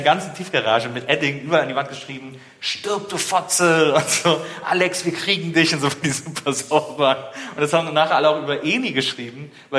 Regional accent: North Rhine-Westphalia, Germany; ich bin ja da im Kölner Raum aufgewachsen, deswegen war diese Nähe zu den Medien immer was ganz Aufregendes

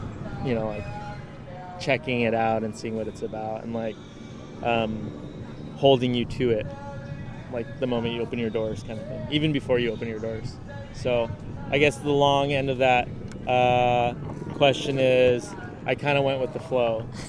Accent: San Diego, California, United States; It's specifically like Logan Heights, San Diego, where my family, like the core of who I am, I feel like is based off of that.

